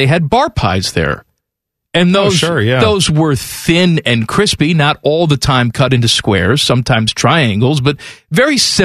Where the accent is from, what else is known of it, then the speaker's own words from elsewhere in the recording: Chicago, Illinois, United States; It's that's what I grew up eating in Chicago.